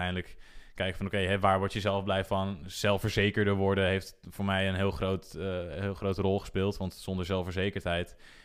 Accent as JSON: {"language": "Dutch", "town": "Muiden", "region": "North Holland", "country": "Netherlands", "tie": "born or raised there", "said": "ouders die komen uit Haarlem en Bloemendaal. En die zijn toen op een gegeven moment naar Muiden verhuisd. Dus daar ben ik geboren en getogen. En ja, daar ben ik in Muiden gewoon tot de basisschool gezeten."}